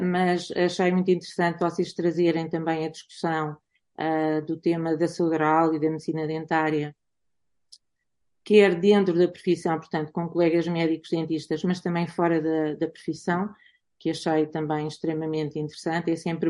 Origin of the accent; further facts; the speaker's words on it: Lisbon, Portugal; eu nasci em Lisboa. No primeiro dia do ano de 1963, mas eu costumo dizer que sou uma alfacinha com uma costela transmontana, uma costela muito vincada